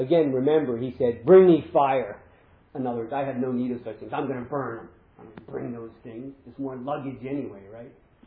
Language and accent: English; United States; not only Europe, I'm an American, in America too, and in Japan as well